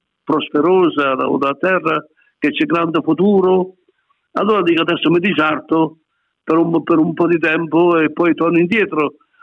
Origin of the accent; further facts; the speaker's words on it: Calabria, Italy; io da italiano, sono calabrese, sogno, calabrese.